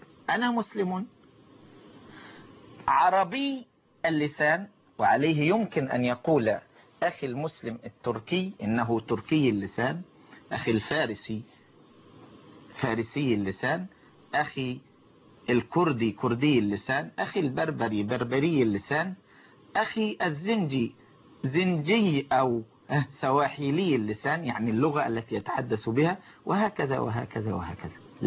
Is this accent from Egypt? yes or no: yes; Egypt; أنا مسلم، أنا مسلم عربي اللسان، أسكن مصر، داري وبلدي ومسقط رأسي ومرتع صبايا وموضع أهلي، وهي عزيزة علي وأنا شغوف بها